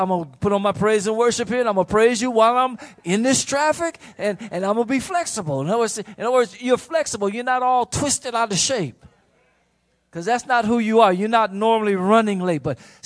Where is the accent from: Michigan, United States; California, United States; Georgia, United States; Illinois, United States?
Illinois, United States; Chicago; I've been growing up in Chicago, and I've worked out on the west side of Chicago